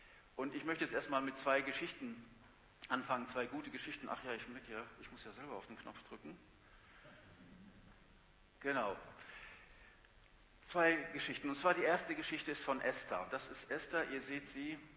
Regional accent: Germany; Dinge, die gut funktioniert haben, die wir geplant haben, wie man das so macht als Deutscher, dann hat man das alles organisiert und das funktioniert auch.

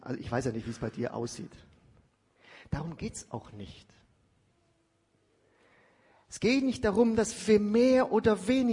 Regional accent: Siegen, North Rhine-Westphalia, Germany; Ich komme aus Siegen. Siegen, diese fromme Stadt, die geprägt ist von der Industrie

